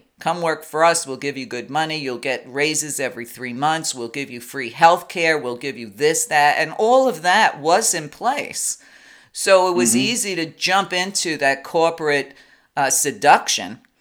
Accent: Brooklyn, New York, United States; Everybody in my neighborhood, and I grew up in the inner city, I mean, I grew up in Brooklyn

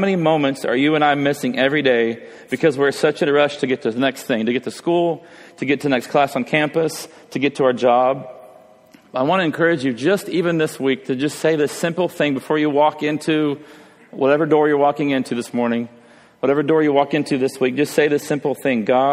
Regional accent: Texas, United States; Oh yeah, we're from Texas.

